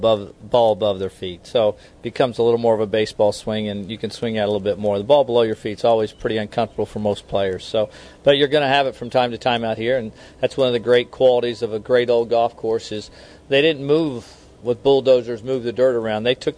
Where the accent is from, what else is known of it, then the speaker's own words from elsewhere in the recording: Kansas City, Missouri, United States; And I think it's great to come back to the Midwest. I was born and raised in Kansas City.